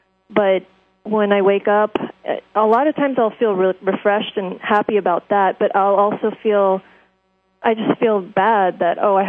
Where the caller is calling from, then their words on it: Silver Spring, Maryland, United States; Silver Spring, Maryland.